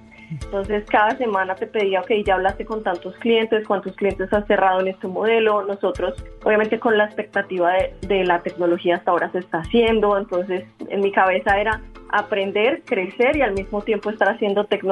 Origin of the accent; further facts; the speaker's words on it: Colombia; decíamos, somos colombianos, en un mercado latino no va a ser tan atractivo.